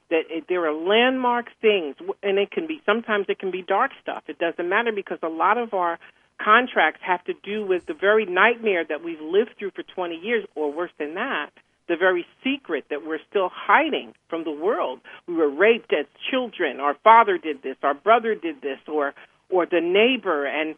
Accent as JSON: {"language": "English", "region": "New York", "country": "United States", "said": "I'm a New Yorker, so I went down to the Lexington Hotel for this huge psychic fair"}